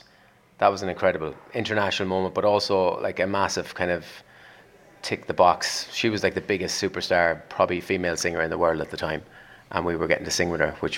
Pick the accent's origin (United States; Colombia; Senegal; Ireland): Ireland; Sligo, Connacht; I grew up in Sligo, so I've lived in Sligo most of my life. But Ross's Point, I've lived here now for 11 years, so with my family